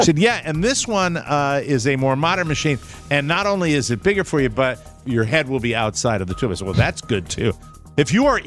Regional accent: Fairfax, Virginia, United States; As far as radio is concerned, I grew up in Fairfax. Lots of moments in Fairfax.

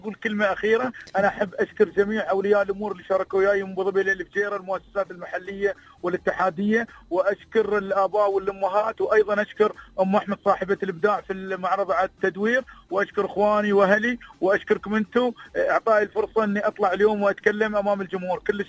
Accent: United Arab Emirates; احنا كاماراتيين

